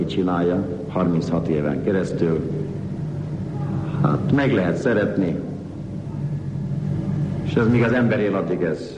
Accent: Miskolc, Borsod-Abaúj-Zemplén, Hungary; Mert igen-igen öreg városunk volt, hiszen én itt nőttem föl. Azt a régi öreg Miskolcot ismerjük, és mi magunk is, akik itt élünk is

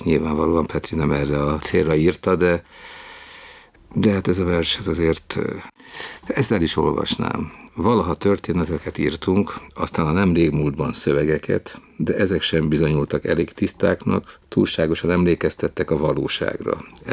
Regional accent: Budapest, Hungary; olyan dolgok, amiket ő is, én is átélhettem, ő Kolozsváron, én Budapesten.

